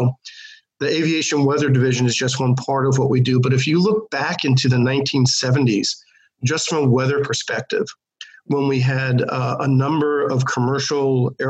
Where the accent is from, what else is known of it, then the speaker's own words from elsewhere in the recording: New York, United States; that's one of the things that got me into meteorology as a kid growing up in New York, waiting for that big nor'easter